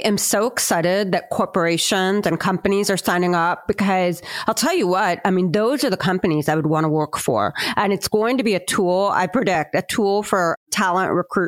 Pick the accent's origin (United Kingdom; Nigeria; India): India; As an Indian woman, I never understood things from that perspective.